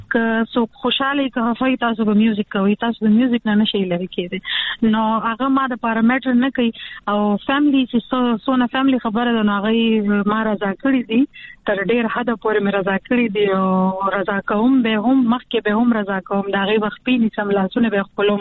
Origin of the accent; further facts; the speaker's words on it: Peshawar, Khyber Pakhtunkhwa, Pakistan; زه په پېښور کې پیدا شوی یم، په پېښور کې لوی شوی یم، په پېښور کې مې سبق ویلی دی